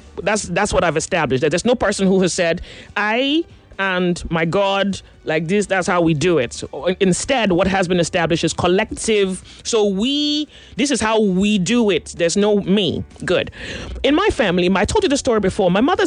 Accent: Surulere, Lagos, Nigeria; you know, I grew up in Surulere, so I used to see them calabash.

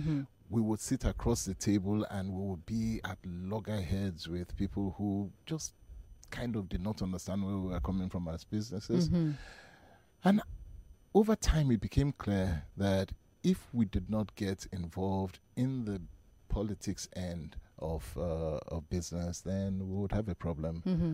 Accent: Lagos, Nigeria; born there; also born or lived in Port Harcourt; I was born in Port Harcourt, Rivers State in 1967. And went to school at King's College, Lagos, Corona, Lagos, University of Lagos, finished as an architect.

